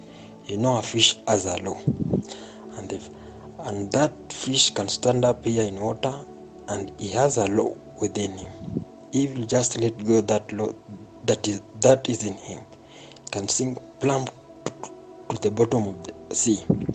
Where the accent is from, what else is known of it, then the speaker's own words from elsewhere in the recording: Kitale, Trans-Nzoia County, Kenya; and I'm from Kitalale.